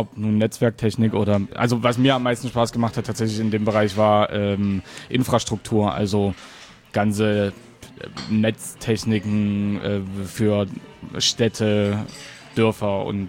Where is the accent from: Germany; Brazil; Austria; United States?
Germany; Dresden, Saxony; Ich komme aus Dresden.